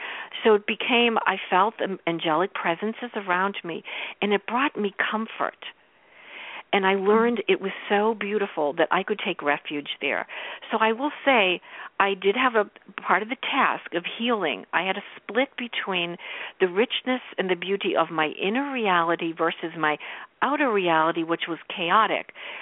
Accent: Boston, Massachusetts, United States; And this is common in my neighborhood. I grew up in Boston. So we lived in a three-story building.

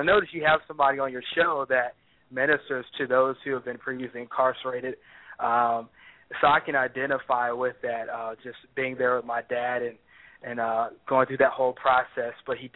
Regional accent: Virginia Beach, Virginia, United States; Well, I'm from Virginia Beach, so I'm a beach boy.

